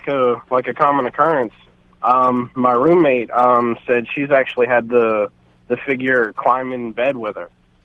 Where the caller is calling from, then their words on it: Charlotte, North Carolina, United States; Charlotte, North Carolina.